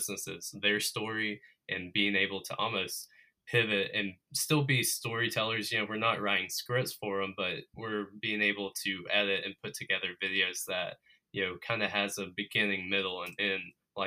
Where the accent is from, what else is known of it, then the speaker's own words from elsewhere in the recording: Georgia, United States; I had moved back home with my parents. And like Luke said, you know, I grew up in Dade County and that's like 3 hours away from Dahlonega.